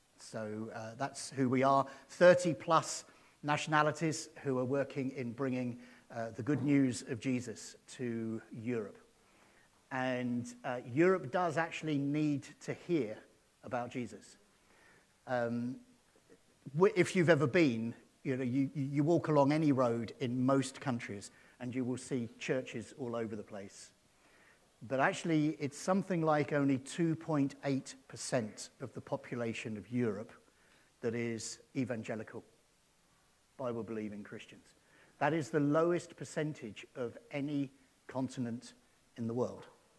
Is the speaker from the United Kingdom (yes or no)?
yes; South East England, United Kingdom; born there; I'm actually from England. I was born in the southeast of England.